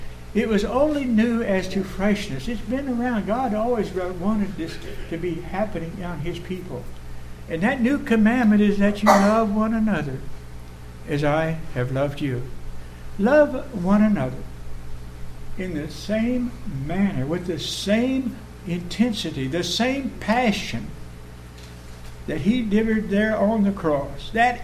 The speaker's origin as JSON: {"language": "English", "country": "United States", "tie": "born there", "said": "But I was born in the United States, you know"}